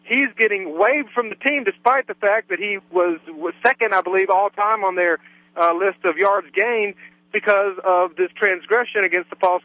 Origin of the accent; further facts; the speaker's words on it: the South, United States; as we are Southern partisans here in the cesspool, being born and raised in the South.